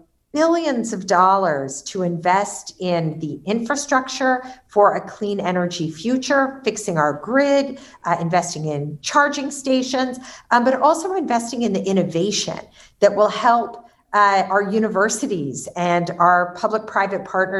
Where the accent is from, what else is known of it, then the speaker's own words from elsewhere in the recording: Sacramento, California, United States; growing up in California, I'm born and raised here, and I grew up in a very vibrant Greek American community in Sacramento.